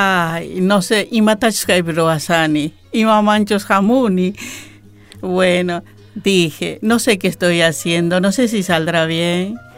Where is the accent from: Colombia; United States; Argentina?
Argentina; Porque yo soy argentina